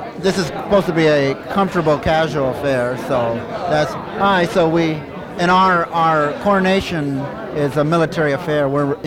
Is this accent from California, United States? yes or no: yes; San Diego, California, United States; I think what's sad is in Los Angeles, I'm from San Diego, we don't have this.